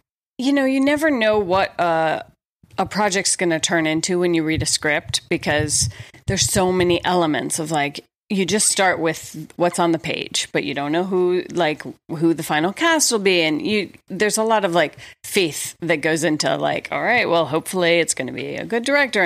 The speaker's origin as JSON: {"language": "English", "town": "Atlanta", "region": "Georgia", "country": "United States", "tie": "born or raised there", "said": "I don't know if it's cause I grew up in Atlanta, Georgia or whatever"}